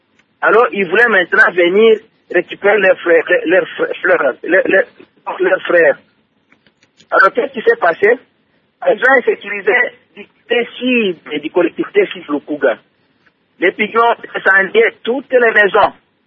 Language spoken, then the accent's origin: French; Niemba, Tanganyika, DR Congo; Moi, j'ai dit que je viens de Niemba